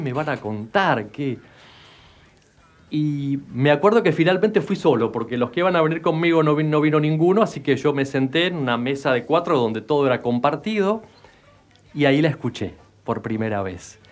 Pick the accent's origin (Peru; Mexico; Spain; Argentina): Argentina; Santos Lugares, Buenos Aires Province; moved away as an adult; yo nací en Santos Lugares, en la provincia de Buenos Aires, lugar que suena muy lejos, pero que es muy cerca. Pasando la General Paz son 10 minutos nada más